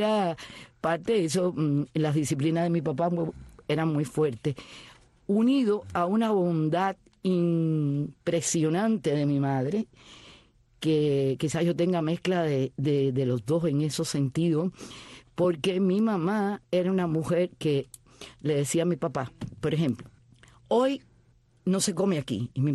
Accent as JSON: {"language": "Spanish", "town": "Marianao", "region": "Havana", "country": "Cuba", "tie": "born or raised there", "said": "Bueno, pues nací en La Habana, pero viví casi siempre toda mi vida en Marianao, y después que me casé, pues viví en La Víbora."}